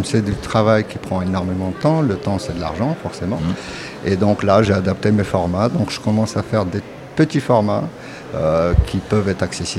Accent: Le Mans, Pays de la Loire, France; J'ai failli faire tout ce qui est automoto, comme je suis du Mans.

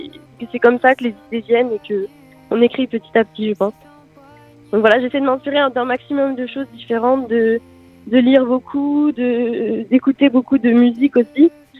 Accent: Granville, Normandy, France; j'ai 19 ans, je viens de Granville

